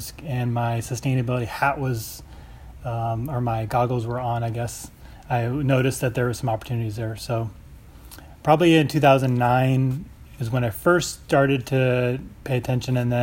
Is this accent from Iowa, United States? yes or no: yes; Iowa City, Iowa, United States; And growing up in Iowa City, part of the criteria for those in athletics was we had to go clean the stadium on Sunday mornings after every home game.